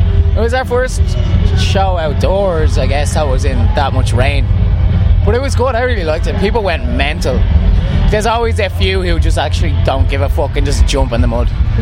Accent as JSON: {"language": "English", "town": "Dublin", "region": "Leinster", "country": "Ireland", "said": "Dublin, Ireland."}